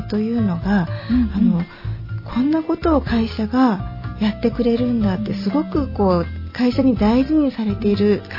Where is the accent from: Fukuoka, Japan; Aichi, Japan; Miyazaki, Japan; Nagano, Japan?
Miyazaki, Japan; Nobeoka; 私延岡出身ですが